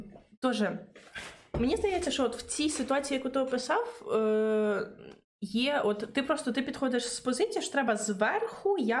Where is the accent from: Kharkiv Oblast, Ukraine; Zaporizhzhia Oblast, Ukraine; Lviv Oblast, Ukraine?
Zaporizhzhia Oblast, Ukraine; Zaporizhzhia; Я з Запоріжжя.